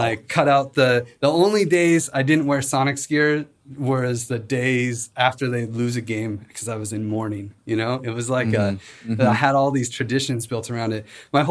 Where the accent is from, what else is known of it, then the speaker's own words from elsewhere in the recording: Spokane, Washington, United States; I grew up in Spokane, which is like part near in Washington State, near Idaho.